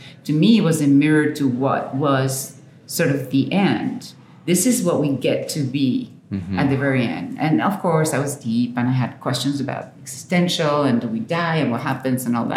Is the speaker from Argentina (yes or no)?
yes; Santa Rosa, La Pampa, Argentina; So I was born in Argentina in La Pampa, Santa Rosa.